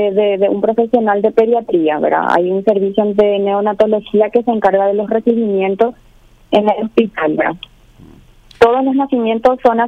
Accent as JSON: {"language": "Spanish", "town": "Santaní", "region": "San Pedro", "country": "Paraguay", "said": "No, yo soy santaniana."}